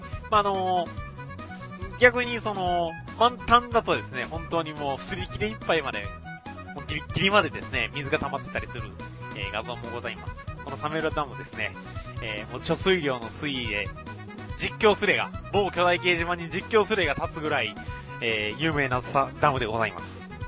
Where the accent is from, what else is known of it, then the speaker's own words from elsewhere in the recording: Kagawa, Japan; そう、私の地元、香川なんです。